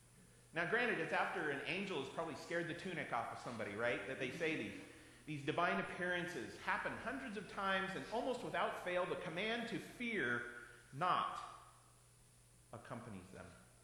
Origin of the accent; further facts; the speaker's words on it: Oregon, United States; remember, I'm from Oregon.